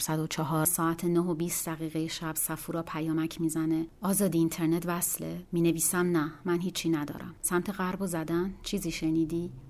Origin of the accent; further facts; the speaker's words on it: Tehran, Tehran Province, Iran; born there; نظاره‌گری در افق تهران از اون روزی که من در اون متولد شدم بزرگتر شد